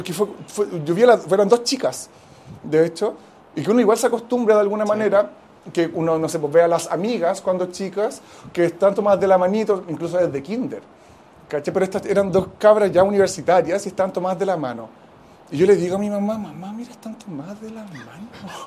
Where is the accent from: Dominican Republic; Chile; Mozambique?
Chile; Rancagua, O'Higgins; also born or lived in Valparaíso; yo soy de Rancagua, pero ya llevo acá en la quinta 15 años. Entonces, mostrarle Valparaíso, donde viví 7 años